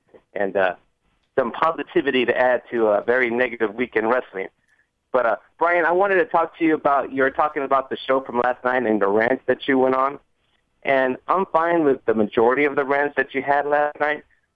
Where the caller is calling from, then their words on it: San Antonio, Texas, United States; in San Antonio.